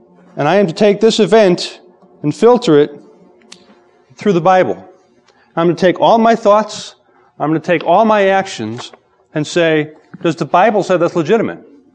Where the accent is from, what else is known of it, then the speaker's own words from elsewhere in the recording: Chicago, Illinois, United States; I grew up in the South Side, inner city, Chicago.